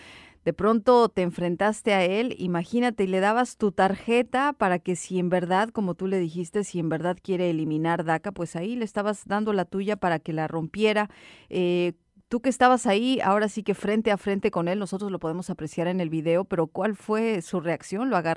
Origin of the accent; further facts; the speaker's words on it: United States; Yo fui criada en Estados Unidos, exacto